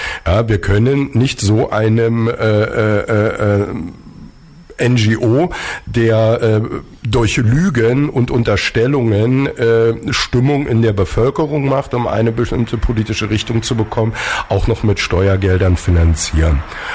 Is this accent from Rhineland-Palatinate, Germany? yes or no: no; Potsdam, Brandenburg, Germany; Und wir als Potsdamer haben es ja mitbekommen.